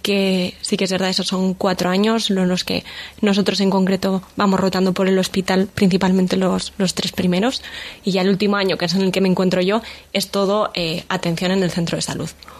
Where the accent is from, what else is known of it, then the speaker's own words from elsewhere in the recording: Cantabria, Spain; now in La Rioja, Spain; Yo soy de Cantabria.